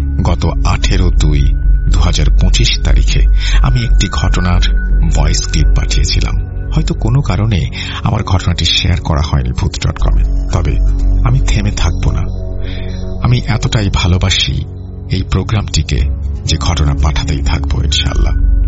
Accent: Narayanganj, Dhaka Division, Bangladesh; now in Belgium; বর্তমানে বেলজিয়াম আছি। আমি বেলজিয়ামে এসেছি 5-6 মাস হল। বাংলাদেশে আমি নারায়ণগঞ্জে থাকি, ছোট থেকে বড় হয়েছে নারায়ণগঞ্জেই, তবে আমার গ্রামের বাড়ি মাগুরা।

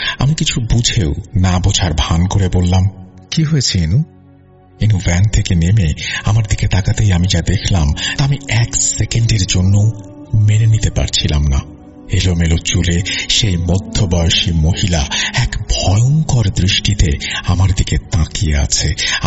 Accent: Chuadanga, Khulna Division, Bangladesh; আসলে আমাদের গ্রামের বাড়ি চুয়াডাঙ্গা হবার কারণে সব দিকেই ইন্ডিয়ার বর্ডার।

